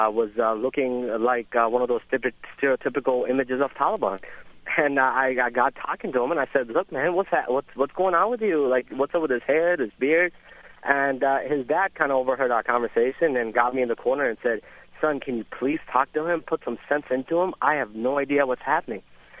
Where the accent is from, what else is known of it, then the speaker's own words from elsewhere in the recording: Peshawar, Khyber Pakhtunkhwa, Pakistan; now in Cleveland, United States; I grew up in Pakistan and ironically spent 18 years of my life in Peshawar, and my dad was in the military and lived in Rasalpur, which is a Pakistan Air Force Academy, about 16 kilometers south of Mardan.